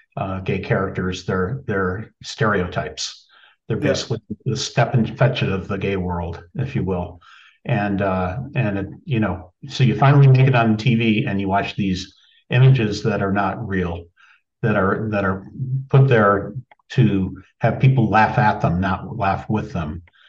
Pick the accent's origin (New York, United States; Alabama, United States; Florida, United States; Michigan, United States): New York, United States; Buffalo; And, I grew up in Buffalo.